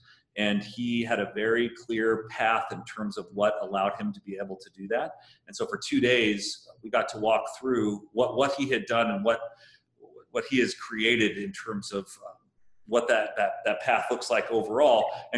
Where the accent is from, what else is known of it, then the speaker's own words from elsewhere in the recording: San Francisco, California, United States; also born or lived in Colorado; born and raised in San Francisco, so I think you could say tech's in my blood. And I spent the second half growing up in Colorado